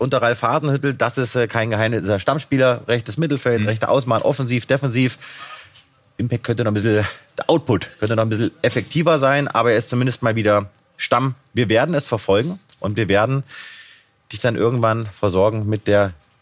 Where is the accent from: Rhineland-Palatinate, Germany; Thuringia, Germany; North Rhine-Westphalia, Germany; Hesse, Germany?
Hesse, Germany; Kassel; born there; Ich komme ja aus Kassel gebürtig.